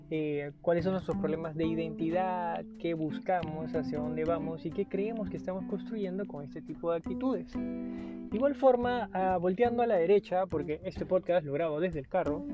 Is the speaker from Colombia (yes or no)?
no; Venezuela; moved away; soy inmigrante, soy venezolano